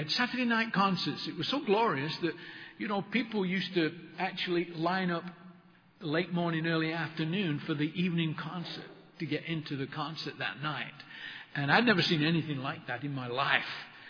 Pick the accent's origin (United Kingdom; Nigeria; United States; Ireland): United Kingdom; England; I am originally from England. That is why you talk funny.